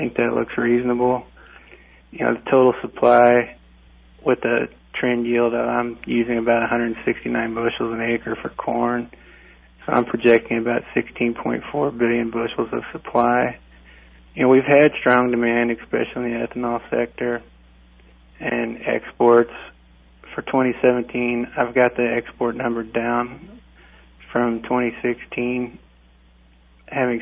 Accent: Missouri, United States; I did my PhD at Purdue. I grew up in Missouri. I'm happy to be here.

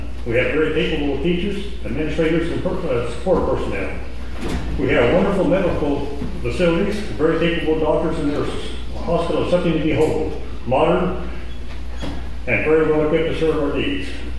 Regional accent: Dalton, United States; I grew up in Dalton and went to Hillsborough Community High School.

